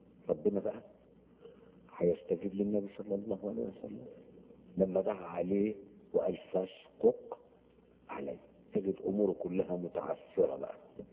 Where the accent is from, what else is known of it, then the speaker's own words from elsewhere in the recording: Aswan, Aswan Governorate, Egypt; born there; انا من مواليد اسوان